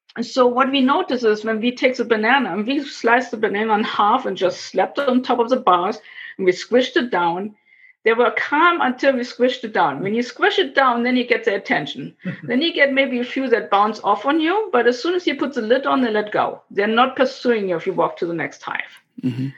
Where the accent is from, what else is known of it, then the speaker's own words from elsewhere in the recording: Berlin, Germany; moved away; I was born and raised in Germany, in Berlin. I left after the wall came down with a big chunk of the wall taken with me.